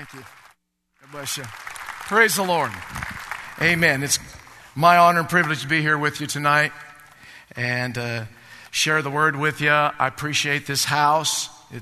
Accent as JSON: {"language": "English", "town": "Spokane", "region": "Washington", "country": "United States", "said": "You know, we're from Spokane, and it's quite a ways from here."}